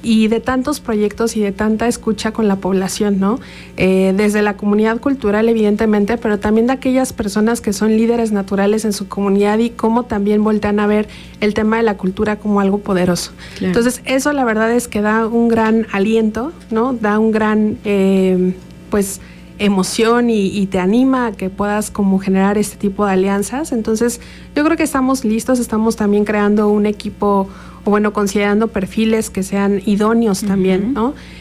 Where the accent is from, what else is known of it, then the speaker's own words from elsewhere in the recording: Cuernavaca, Morelos, Mexico; tiene 34 años, originaria de Cuernavaca, Morelos.